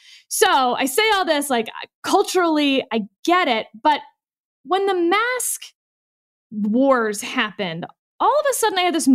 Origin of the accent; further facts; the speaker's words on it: Texas, United States; I grew up in Fort Bend County, Texas, before other people lived there. It was a very rural part of East Texas. Lived on the end of a mile-long dirt road.